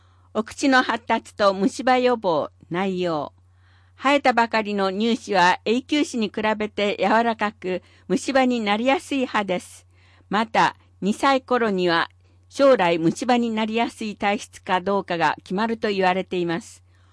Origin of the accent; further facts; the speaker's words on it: Indiana, United States; Japanese is a second language; 私の出身のインディアナ州は平地が多い中西部に位置しており、海岸から離れているのでハリケーンが来ることは滅多にありませんが